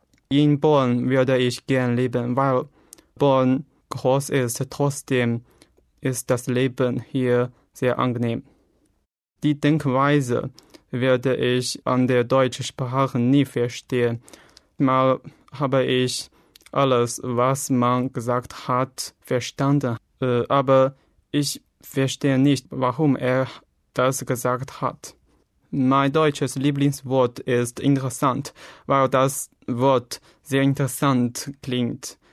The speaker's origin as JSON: {"language": "German", "country": "China", "second_language": "German", "said": "Ich komme aus China. Ich bin 1991 geboren und ich bin jetzt Student. Ich lerne Deutsch, weil mein Hauptfach Deutsch ist."}